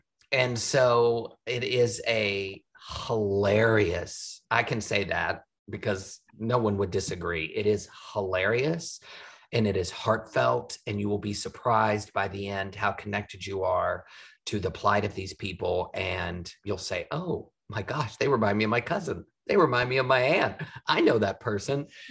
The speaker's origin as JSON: {"language": "English", "town": "Houston", "region": "Texas", "country": "United States", "said": "I'm from Texas, yeah. Houston, outside of Houston. And my family was a rodeo family."}